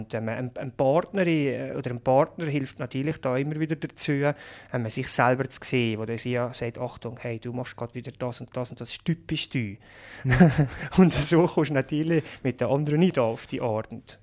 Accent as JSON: {"language": "German", "region": "Valais", "country": "Switzerland", "tie": "born or raised there", "said": "Und ich dachte, hey, wo bist du eigentlich hier aufgewachsen? In so einer wunderschönen Gegend, mit einigermaßen noch Takter, Natur, Berge, Pflanzen."}